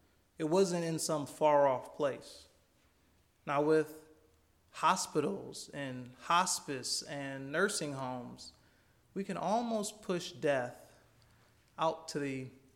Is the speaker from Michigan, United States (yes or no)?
yes; Michigan, United States; I know I grew up in Michigan, so it was very cold even when it wasn't wintertime.